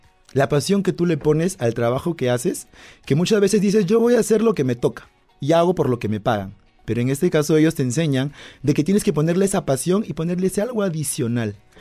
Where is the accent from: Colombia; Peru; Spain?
Peru; Yo soy peruano, como tú lo dijiste, y ya vengo trabajando en esta empresa 10 años y desde Perú